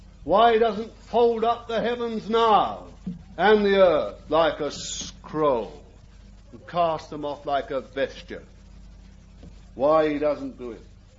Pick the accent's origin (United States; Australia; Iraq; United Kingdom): United Kingdom; London; born there; though I was born in the East End of London.